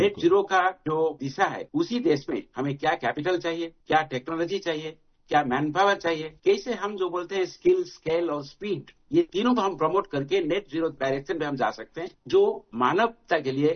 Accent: Odisha, India; मैं गांव से आता हूँ उड़ीसा के, उसी गांव में भी सोलर लाइट है और जो वाटर सप्लाई वो सोलर पंप भी है।

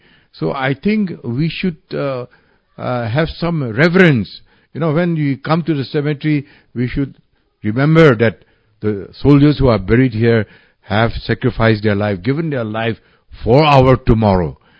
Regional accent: Kohima, Nagaland, India; I was born there in the Kohima War Cemetery, where my father, we have our cemetery bungalow. I was born there, brought up there

